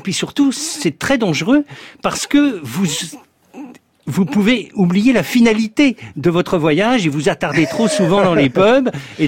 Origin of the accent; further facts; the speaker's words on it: Brittany, France; Alors, je suis breton, donc le canal de Nantes à Brest